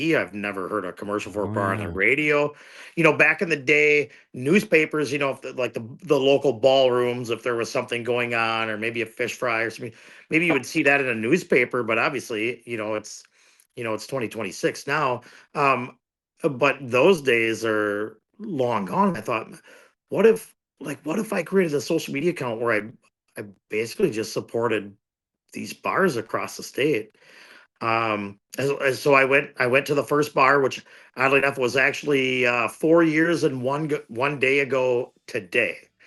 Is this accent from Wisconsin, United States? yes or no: yes; Spring Valley, Wisconsin, United States; My hometown of Spring Valley is the next town over to the east of Ellsworth, which is the cheese curd capital of Wisconsin.